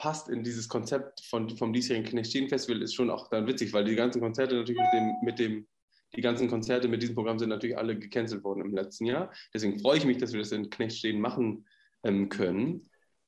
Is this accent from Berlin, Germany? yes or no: no; Hamburg, Germany; Ich meine, als Hamburger unbedingt auch Gänsemarktoper sowieso, ne?